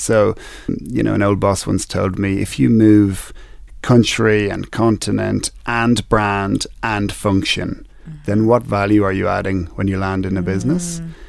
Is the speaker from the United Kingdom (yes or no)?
no; Ireland; I was born in Ireland. I was educated in Ireland.